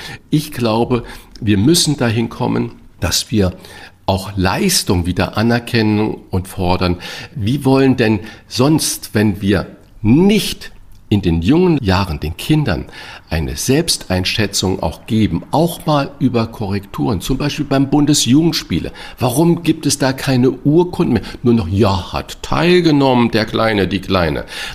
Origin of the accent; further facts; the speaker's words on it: St. Ingbert, Saarland, Germany; Das heißt, was ist in kleinem St. Ingbert, wo ich herkomme, im Saarland?